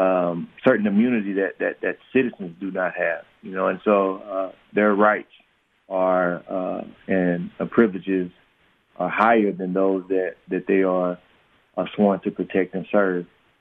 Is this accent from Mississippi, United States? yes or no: yes; Mississippi, United States; But, you know, growing up in Mississippi and living in a more urban environment